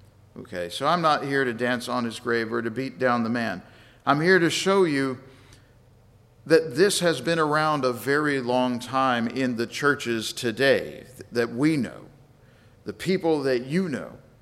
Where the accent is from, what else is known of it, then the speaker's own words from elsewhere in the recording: Fort Worth, Texas, United States; I grew up here in Fort Worth.